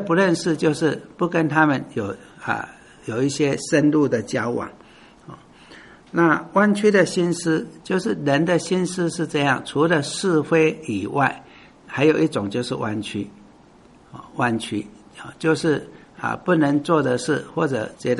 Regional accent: China; 我们中国人讲远离这些小人

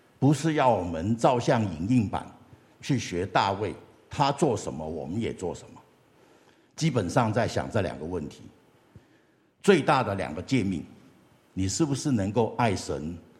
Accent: China; 这一点我想我们中国人应该是很能够理解的。

